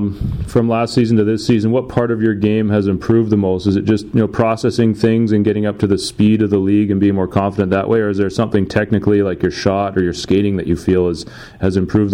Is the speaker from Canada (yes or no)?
yes; Canada; As a Canadian myself, I was curious about your perspective.